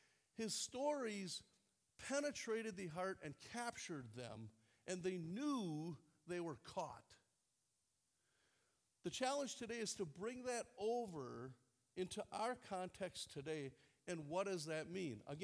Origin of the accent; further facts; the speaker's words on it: Wisconsin, United States; kind of feels like the church I grew up in Wisconsin.